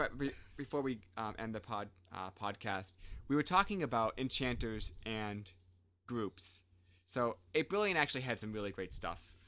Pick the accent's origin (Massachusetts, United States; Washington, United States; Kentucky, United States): Massachusetts, United States; I grew up in Massachusetts.